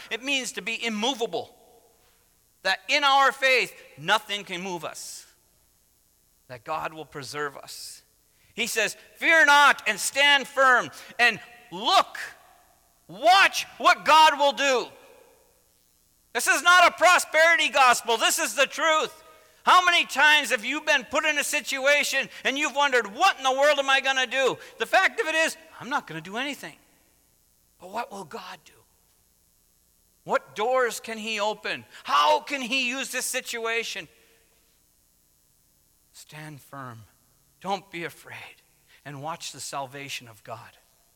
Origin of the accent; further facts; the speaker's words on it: New Hampshire, United States; moved away; And born and raised in New Hampshire, I have a tendency to like it.